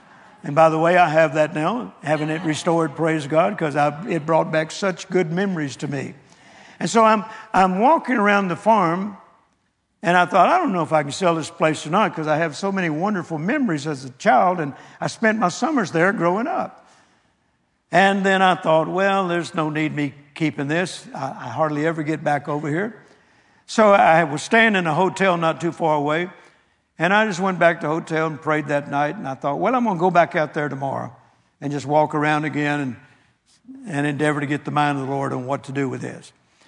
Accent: Vicksburg, Mississippi, United States; born there; See, I inherited that farm that I mentioned this morning where I was born in Vicksburg, Mississippi.

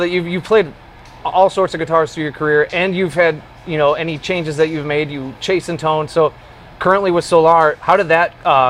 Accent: Madison, Tennessee, United States; hanging out at the Eastside Bowl, just outside Nashville in Madison, Tennessee, my hometown.

